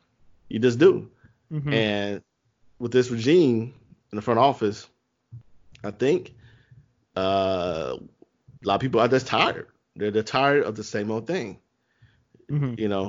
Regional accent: Chicago, Illinois, United States; I'm from the South Side, so Sox all the way. I went to De La Salle High School.

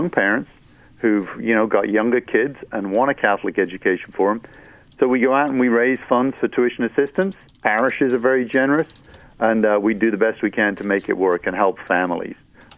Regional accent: England, United Kingdom; now in United States; I'm from England, by the way, where it's different, but now a citizen of the United States.

